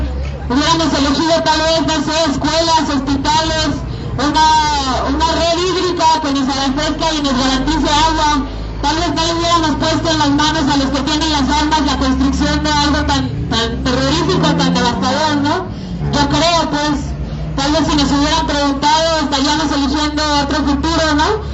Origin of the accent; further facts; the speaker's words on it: Quintana Roo, Mexico; Nosotras venimos del norte de Quintana Roo, donde se construye el tramo 5 del mal llamado Tren Maya